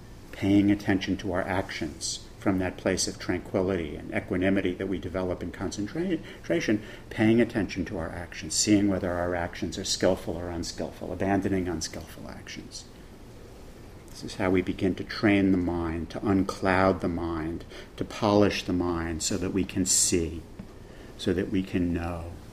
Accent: New York, United States; You know, I'm a meditator. You know, I'm a New Yorker.

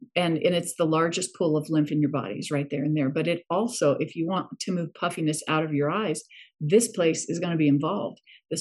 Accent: Arizona, United States; born there; also born or lived in Utah / Los Angeles; No, I was born in Arizona.

